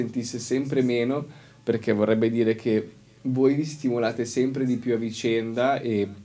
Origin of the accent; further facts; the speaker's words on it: Chiasso, Ticino, Switzerland; Anch'io sono di Chiasso.